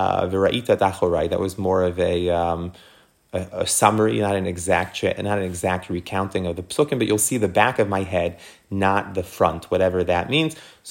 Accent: Jamaica Estates, New York, United States; when I was growing up in the Young Israel Jamaica States

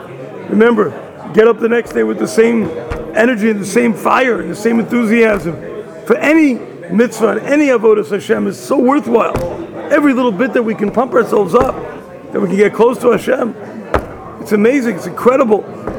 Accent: New York, United States; we could say the Jets, but I'm from New York, so I'm not going to say them either.

